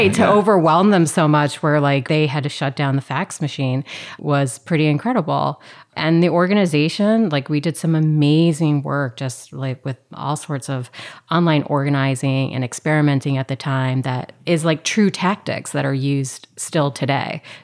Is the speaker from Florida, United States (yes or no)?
yes; Miami, Florida, United States; I grew up in Miami, Florida, and I went to college at University of Miami.